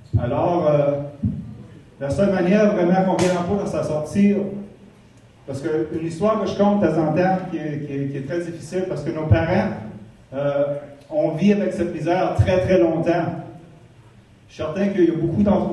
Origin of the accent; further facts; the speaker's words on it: Val-d'Or, Quebec, Canada; also born or lived in Toronto; moi je suis né en Abitibi, j'ai été élevé à Val-d'Or.